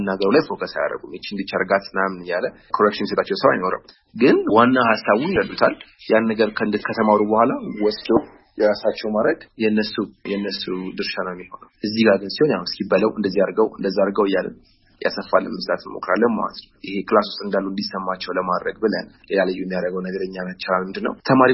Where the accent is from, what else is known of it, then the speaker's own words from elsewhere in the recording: Addis Ababa, Ethiopia; አሁንም ተወልጄ ያደኩትኝ አዲስ አበባ ነው። ያደኩትኝ ወደ ጨርቆስ አካባቢ ነው።